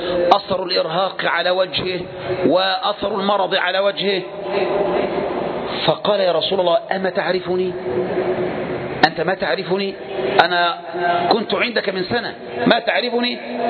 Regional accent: Egypt; في بعض الناس عادتهم عندنا في مصر المشهورة دي

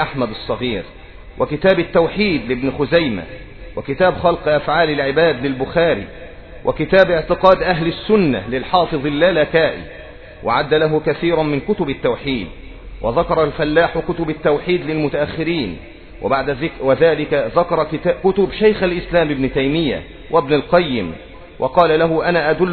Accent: Egypt; ولما رجعت إلى قريتي في مصر وذهبت إلى القاهرة

